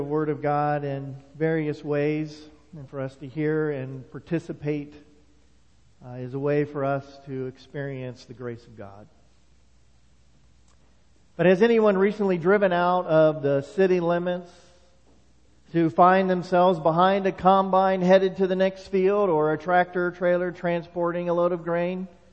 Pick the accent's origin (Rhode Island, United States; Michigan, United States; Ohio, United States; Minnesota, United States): Ohio, United States; Enon; Growing up in Enon, just 15 miles down the road, I'm used to this season.